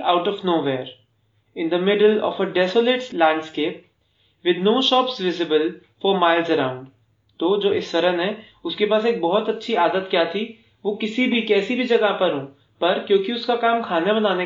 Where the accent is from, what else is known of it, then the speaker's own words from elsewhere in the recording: Delhi, India; और मैं दिल्ली का रहने वाला हूं।